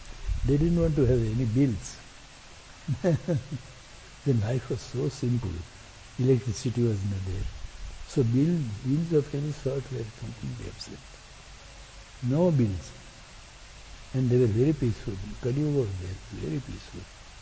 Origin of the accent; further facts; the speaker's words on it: India; fortunately we are from India, so Sanskrit and our language is not very different.